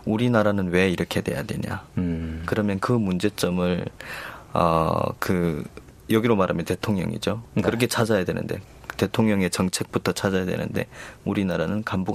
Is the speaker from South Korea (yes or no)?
no; North Korea